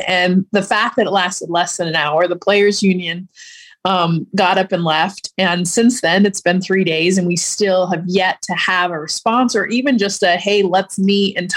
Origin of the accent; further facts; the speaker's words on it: Los Angeles, California, United States; And my hometown is LA. So it was fun just to see the streets afterwards.